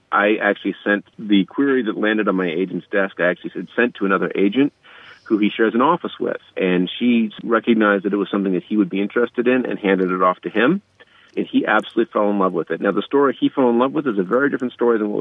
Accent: Seattle, Washington, United States; I grew up in Seattle. I grew up on Queen Anne Hill, went to Whitworth Elementary, South Shore Middle School, which is no longer there, and Franklin High School, graduated class of 1990.

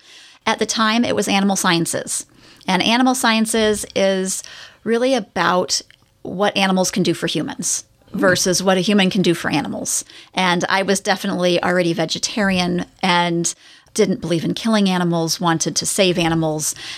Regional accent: Kirkland, Washington, United States; No, I was actually raised in Kirkland, Juanita area, and that's where I grew up.

